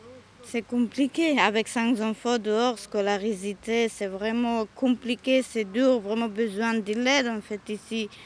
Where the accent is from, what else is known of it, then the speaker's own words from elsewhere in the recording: Bosnia & Herzegovina; now in France; Alors moi, je viens en fait de la Bosnie. Mm-hmm. Bosnie, Serbie, c'est juste au côté là-bas en fait.